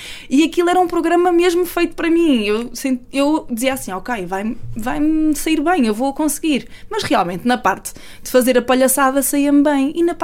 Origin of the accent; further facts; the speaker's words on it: Cabrela, Alentejo, Portugal; also born or lived in Barreiro; Depois fui para uma terrinha, uma terriola chamada Cabrela, perto da Terrugem, mais precisamente as pessoas já vão conhecer melhor. Depois estive lá até aos 12, 13 anos, até que fui para o Algarve, Albufeira, e vivi lá até aos meus 21.